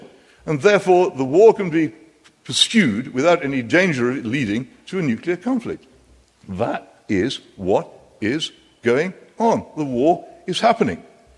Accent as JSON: {"language": "English", "country": "United Kingdom", "said": "I'm actually here as a British patriot, somebody who loves this country and its people"}